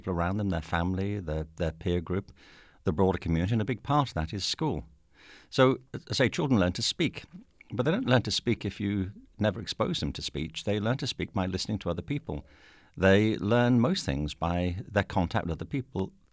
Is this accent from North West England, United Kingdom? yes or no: yes; Liverpool, North West England, United Kingdom; now in United States; But I was raised in England, in Liverpool, which is where … are from, and I was born there in 1950. And I'm one of seven children